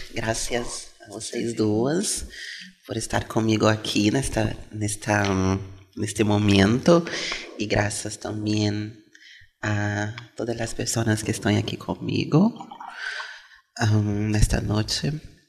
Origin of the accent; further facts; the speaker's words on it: Brazil; born there; moved away as an adult; E onde eu nasci, no Brasil, essas civilizações, sociedades e povos, eles continuaram acontecendo a partir de inúmeras práticas culturais.